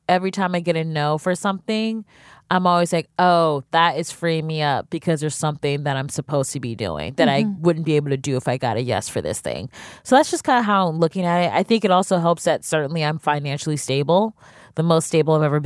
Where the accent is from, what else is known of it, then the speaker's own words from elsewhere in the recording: Cleveland, Ohio, United States; Well, my very first joke was a catcalling joke, because I'm from Cleveland, Ohio, and the guys are like really basic.